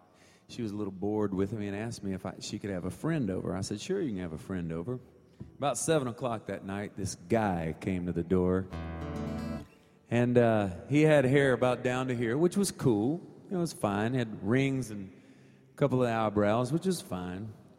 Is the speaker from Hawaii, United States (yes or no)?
no; Quincy, Florida, United States; I was born and raised in Quincy, Florida, which is not too far from here. So I'm a native